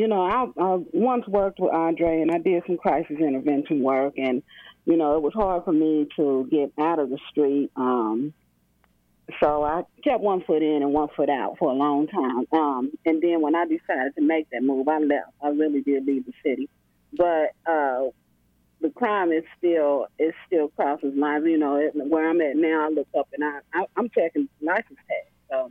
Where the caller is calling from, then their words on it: Lawrence, Kansas, United States; I'm calling actually from Lawrence, Kansas.